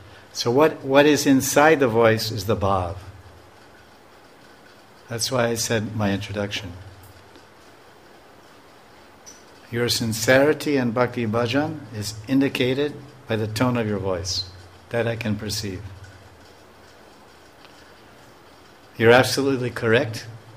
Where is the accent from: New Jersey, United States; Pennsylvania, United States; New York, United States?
New York, United States; We're all from New York, but we have. You like Italian food, I like Mexican food. You like American food, I like Indian food. But we're all New Yorkers.